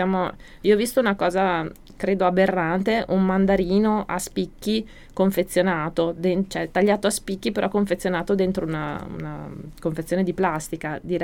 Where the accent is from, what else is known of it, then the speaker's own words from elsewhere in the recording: Emilia-Romagna, Italy; allora io sono emiliana